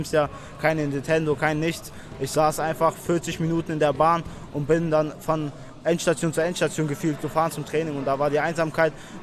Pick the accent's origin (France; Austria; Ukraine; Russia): Russia; Dagestan; now in Germany; hauptsächlich war die Inspiration meine Heimat Dagestan. Da ist es Nationalsport, Volkssport, und meine Eltern haben da auf jeden Fall viel Mühe reingegeben.